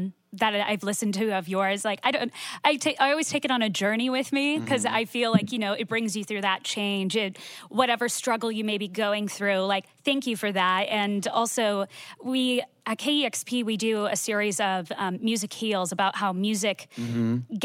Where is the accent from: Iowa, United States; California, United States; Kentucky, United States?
Iowa, United States; I'm originally from Iowa.